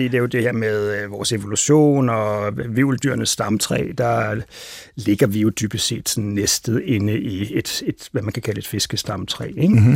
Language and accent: Danish; Capital Region of Denmark, Denmark; jeg voksede op ude i Vandelsbæk, sådan Vestegnen, hvor der var der noget vand.